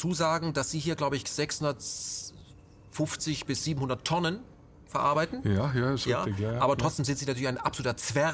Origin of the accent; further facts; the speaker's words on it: Berlin, Germany; Wir als Berliner wissen natürlich auch